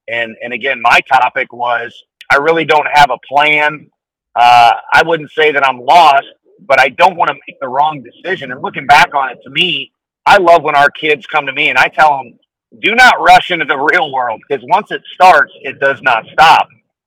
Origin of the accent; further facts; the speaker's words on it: St. Louis, Missouri, United States; I'm from St. Louis, and Whitey Herzog was about as big as you can get in that city.